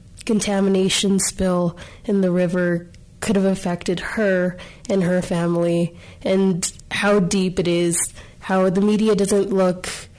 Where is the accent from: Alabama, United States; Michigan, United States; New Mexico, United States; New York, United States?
New Mexico, United States; I'm a native New Mexican.